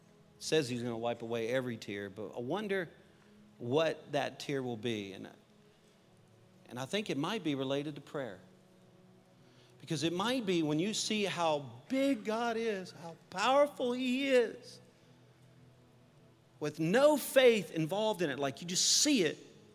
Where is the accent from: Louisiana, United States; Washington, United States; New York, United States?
Louisiana, United States; I don't know how to multiply. I'm a Cajun.